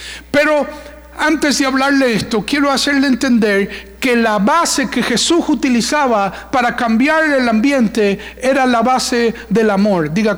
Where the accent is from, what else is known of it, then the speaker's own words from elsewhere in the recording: Puerto Rico; also born or lived in Venezuela; Yo soy venezolano, pero crecí en Puerto Rico, así que me llaman beneboricua.